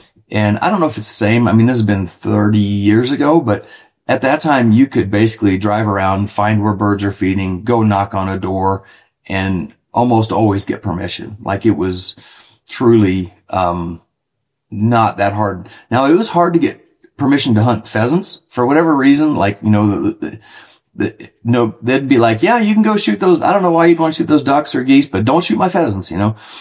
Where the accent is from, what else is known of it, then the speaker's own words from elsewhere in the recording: Chesapeake Bay, United States; Like I grew up on the Chesapeake Bay and then hunted, you know, kind of like field ducks and different things.